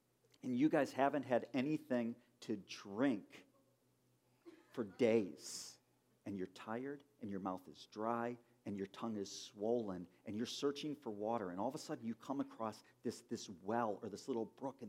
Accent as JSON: {"language": "English", "town": "Chicago", "region": "Illinois", "country": "United States", "tie": "born or raised there", "said": "you know, I lived with Charles for a while in Michigan. We grew up in Chicago."}